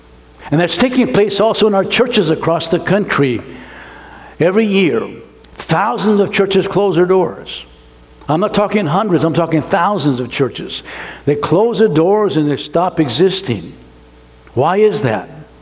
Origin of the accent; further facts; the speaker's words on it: California, United States; We're from California. California is, in some ways, the breadbasket of the world. We are an agricultural state.